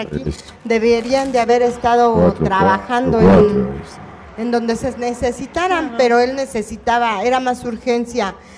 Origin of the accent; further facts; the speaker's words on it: Tacuba, Mexico City, Mexico; nosotros somos del barrio de la Huichapan, somos de Tacuba.